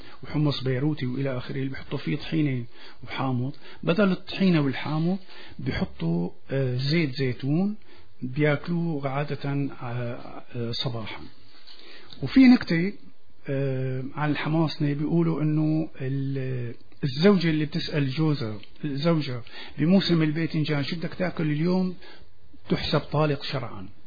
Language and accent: Arabic; Homs, Homs Governorate, Syria; أنا بدي أقول أزكية لأنه أنا حمصي طبعا